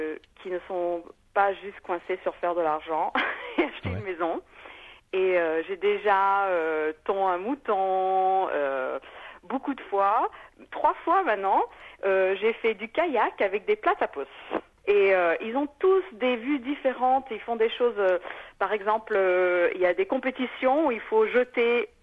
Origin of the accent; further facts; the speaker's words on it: France; also born or lived in Australia; mon enfance en France avec mon enfance australienne a vraiment créé la vie que je vis aujourd'hui.